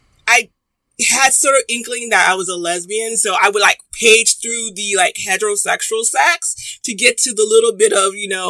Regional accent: San Antonio, Texas, United States; because we went to Houston. I'm from San Antonio. I went to Houston to visit my aunt

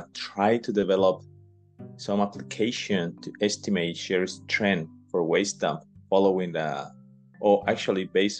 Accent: Colombia; English is a second language; My home country actually is Colombia.

